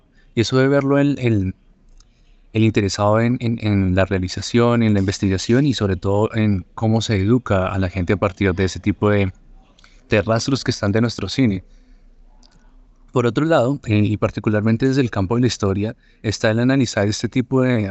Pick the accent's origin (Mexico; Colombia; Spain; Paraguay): Colombia; Eso muestra mucho lo que nosotros somos como colombianos.